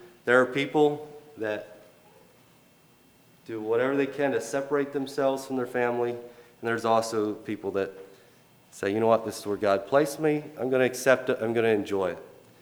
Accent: British Columbia, Canada; born there; Well, incidentally, I was born in British Columbia, but I don't carry any Canadian traits that I know of.

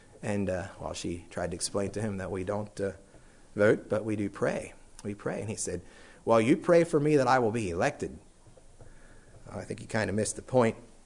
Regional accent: United States; And I said that I am an American, but first of all, I'm a citizen of heaven

